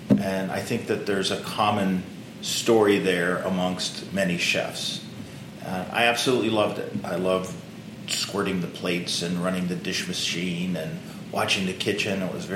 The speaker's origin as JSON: {"language": "English", "town": "Pittsburgh", "region": "Pennsylvania", "country": "United States", "tie": "born or raised there", "said": "I'm from Pittsburgh, Pennsylvania. That's my hometown. and from what is even today kind of a rough part of Pittsburgh, a section called East Liberty. But it was especially rough when I was a kid."}